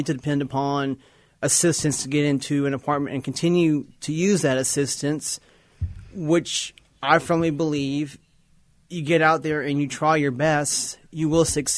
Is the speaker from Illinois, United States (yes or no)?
no; Louisiana, United States; now in Cedar Rapids, United States; Actually, I am from Louisiana, and difference with family members, I was kicked out the house.